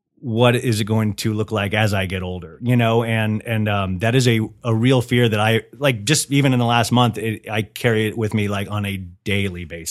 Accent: Kansas, United States; wow, I'm from Kansas and now I'm here.

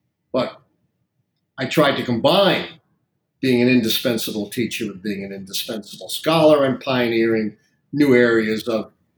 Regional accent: Brooklyn, New York, United States; I grew up in a liberal household in Brooklyn, New York.

